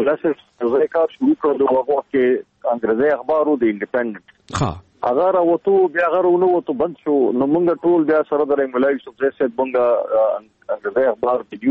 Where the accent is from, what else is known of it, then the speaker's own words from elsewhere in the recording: Peshawar, Khyber Pakhtunkhwa, Pakistan; زه په خپل پېښور کې لوی شوی ما سبق دغه ځای نه ویلی دی.